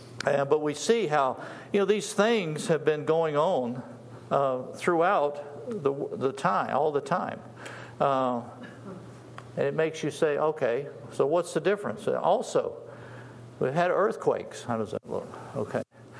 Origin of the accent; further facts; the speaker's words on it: the South, United States; But anyway, I'm more from the South. I had that accent there.